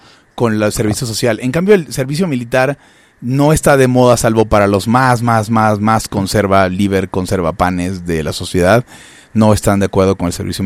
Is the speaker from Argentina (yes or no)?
no; Venezuela; now in Mexico; Yo no soy de confiar como mexicano naturalizado, pero como venezolano, yo adiós, no cuenten conmigo.